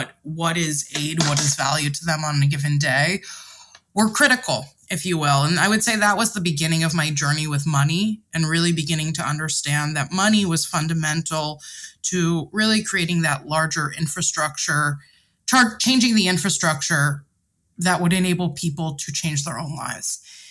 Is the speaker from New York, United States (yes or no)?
yes; New York City, New York, United States; not everyone in every geography had access to the same quality of life that we did growing up in New York City.